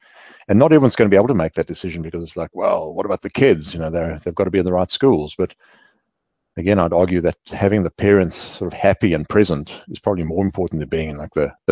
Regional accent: Auckland, New Zealand; I'm from Auckland.

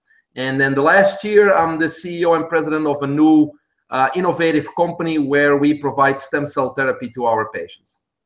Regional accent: Belgium; English is a second language; Well, you probably hear my accent. I'm originally from Belgium.

